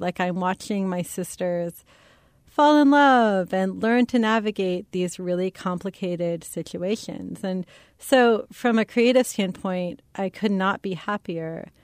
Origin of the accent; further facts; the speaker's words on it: San Francisco, California, United States; now in Kansas City, United States; My parents are from the East Coast and I grew up in San Francisco. I moved to Kansas City thinking that I would immediately go to either coast.